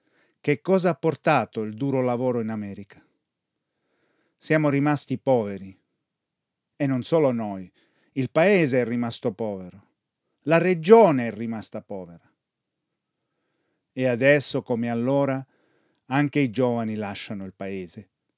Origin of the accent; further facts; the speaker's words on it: Cugnasco, Ticino, Switzerland; born there; Ho 69 anni. Sono nato a Cugnasco, zona di Locarno. … siamo una famiglia di emigrati.